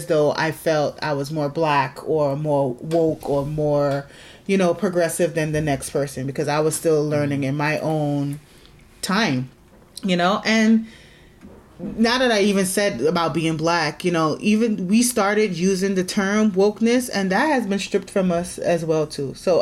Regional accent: United States; since I am an American, I was born here, I've been going to school here

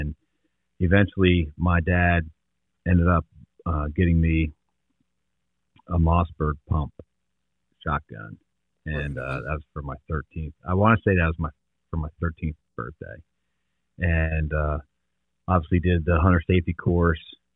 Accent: New Jersey, United States; I went to school down in North Carolina, Catawba College, and everybody thought because I was from New Jersey, it was all asphalt.

